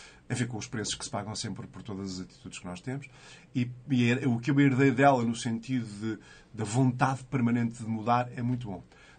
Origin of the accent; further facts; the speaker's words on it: Lisbon, Portugal; born there; Eu nasci em Lisboa e tanto a família do meu pai como da minha mãe já somos lisboetas há várias gerações.